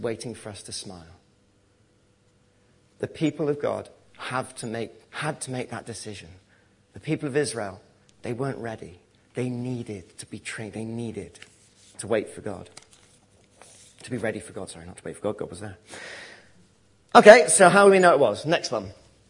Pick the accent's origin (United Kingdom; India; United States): United Kingdom; England; I'm English, and when I moved to university in 97, I came across my grandma's from Cardiff, and I thought, oh, here we go, a bit of my Welsh heritage.